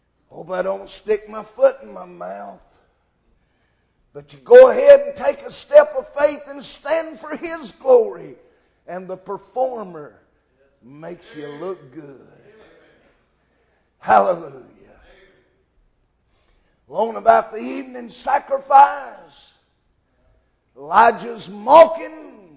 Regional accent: United States; thank God tonight for the privilege of growing up in America where we heard the truth.

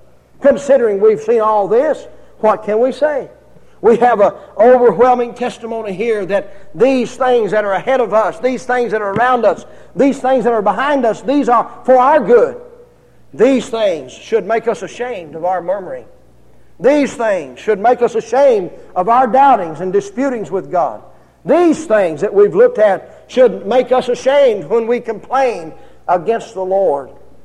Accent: United States; born there; I thank Him that I was born in America. I thank Him that I was born where I was born, when I was born.

